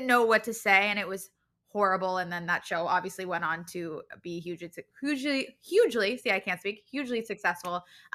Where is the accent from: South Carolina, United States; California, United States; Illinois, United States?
California, United States; Los Angeles; What will forever be my audition high was that I grew up in Los Angeles. I grew up going to the Groundlings